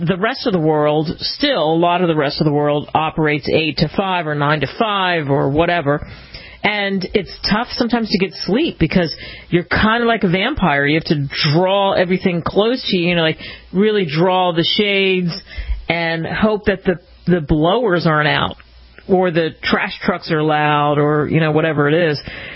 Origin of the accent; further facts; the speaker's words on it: East Coast, United States; I grew up on the East Coast, and it was all about hurricanes, not tornadoes.